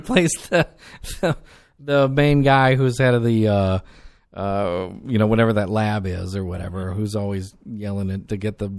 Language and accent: English; the South, United States; I'm from the South, and I'm like, I've met Southern lawyers, and that's exactly how they act.